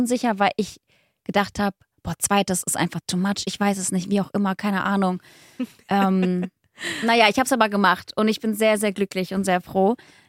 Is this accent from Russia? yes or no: yes; Russia; ich bin in Russland geboren, bla bla, ja. da aufgewachsen.